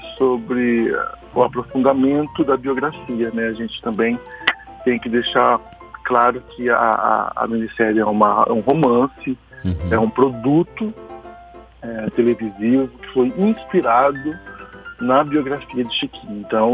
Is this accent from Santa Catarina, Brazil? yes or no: no; São Paulo, Brazil; born there; Sim, eu nasci em São Paulo, iniciei minha formação musical também lá em São Paulo.